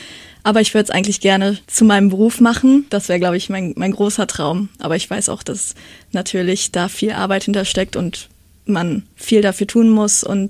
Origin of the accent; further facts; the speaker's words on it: Bad Honnef, North Rhine-Westphalia, Germany; wenn ich den Leuten gesagt habe, ich komme aus Köln, weil keiner kennt Bad Honnef, ich habe dann einfach immer gesagt, ne, ich komme aus Köln